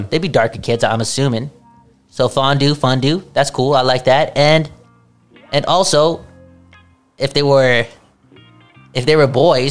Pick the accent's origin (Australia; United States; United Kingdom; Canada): Canada; but again, we're Canadian, we're nice people